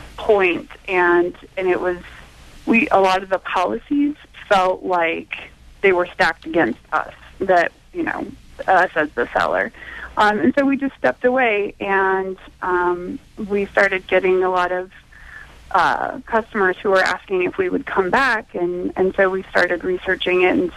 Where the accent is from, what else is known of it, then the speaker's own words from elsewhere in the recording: California, United States; I grew up in Southern California with my grandparents, and they were 1950s aficionados